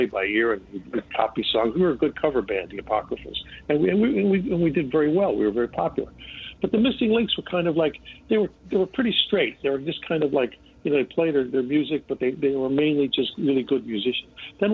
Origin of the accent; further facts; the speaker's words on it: Chicago, Illinois, United States; Oh, well, my wife is from Chicago too, so I mean, you know, there's no getting around it.